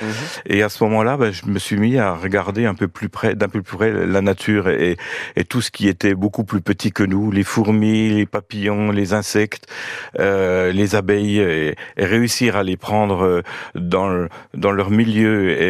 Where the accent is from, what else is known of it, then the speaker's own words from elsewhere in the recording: Corre, Bourgogne-Franche-Comté, France; je suis de Corps, entre Jussé, originaire de Corps, entre Jussé et Vauvillers.